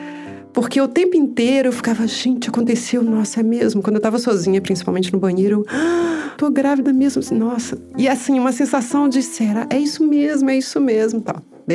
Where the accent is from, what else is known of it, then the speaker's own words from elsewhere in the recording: Minas Gerais, Brazil; now in Salvador, Brazil; eu moro em Salvador, eu sou mineira, moro em Salvador, então eu não tenho aqui um vínculo com a cidade de muitos anos, sabe?